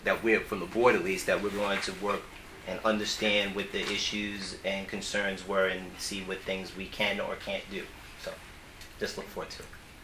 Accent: Yonkers, New York, United States; Oh, come on. I'm from Yonkers. With my Yonkers legislator here.

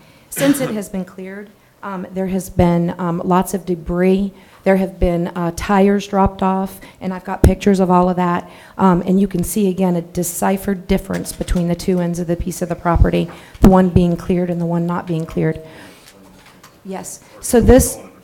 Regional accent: Ocala, Florida, United States; I was born and raised in Ocala. I'm the president of Wells Fargo here in Ocala.

